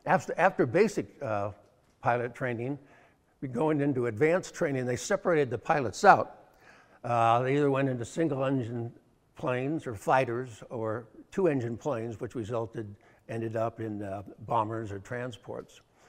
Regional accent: Pasadena, California, United States; I was also born and raised in Pasadena. I also went to college at UCLA

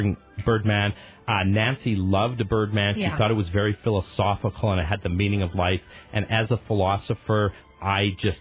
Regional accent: Canada; accent: Canadian; oh, there's my Canadian accent that just came out. I said oat.

